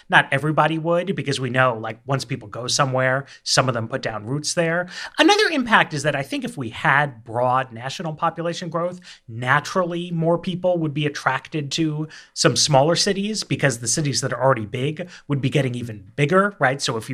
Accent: Manhattan, New York, United States; now in Washington, United States; I grew up in Manhattan. I'm raising a kid in Logan Circle in DC.

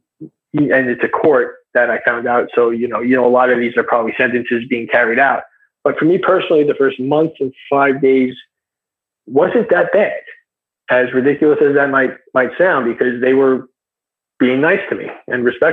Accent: United States; So it's just because I'm American, I'm a white guy, you know, I have to be a potential CIA agent.

